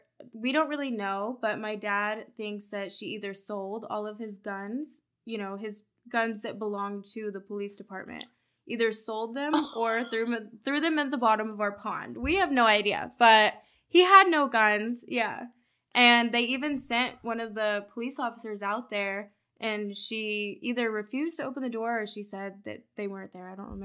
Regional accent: Durant, Oklahoma, United States; also born or lived in Tulsa, Oklahoma; So I was born in Tulsa, Oklahoma, and I lived there until I was 7 when my parents divorced. And then my dad got custody, so we moved to right outside of Durant, Oklahoma.

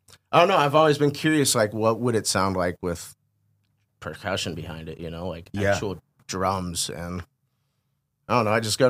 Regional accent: Portland, Oregon, United States; I grew up in Portland. I live there now.

